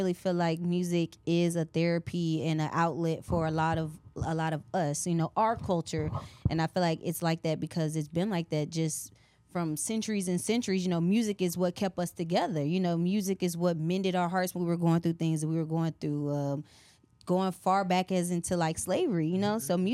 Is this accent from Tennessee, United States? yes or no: yes; Memphis, Tennessee, United States; also born or lived in Chicago, United States; Okay, I'm from Memphis, so okay, you know, and Chicago.